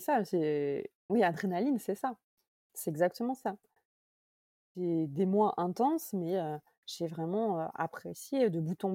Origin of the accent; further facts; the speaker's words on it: Grand Est, France; Ouais, je suis lorraine d'origine, donc je reviens en Lorraine pour un challenge